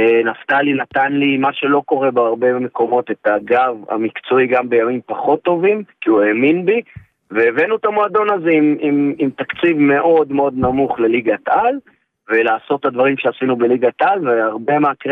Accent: Northern District, Israel; אני חי בעמק, אני גדלתי בעמק, בשבילי זאת סגירת מעגל

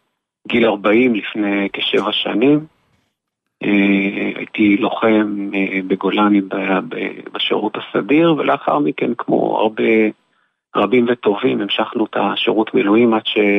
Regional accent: Sderot, Southern District, Israel; now in Ra'anana, Israel; אנחנו מרעננה, ואני במקור מסדרות, גדלתי שם כל עד גיל 20 ועד גיל 20

